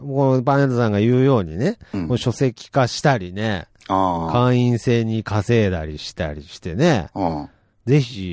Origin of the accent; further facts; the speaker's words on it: Kansai, Japan; accent: Kansai dialect; ちょっと怒ると関西弁が出ちゃうっていう。